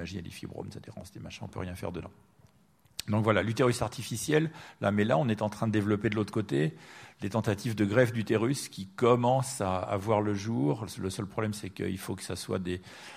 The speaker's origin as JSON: {"language": "French", "region": "England", "country": "United Kingdom", "said": "l'Angleterre, qui est mon pays d'origine"}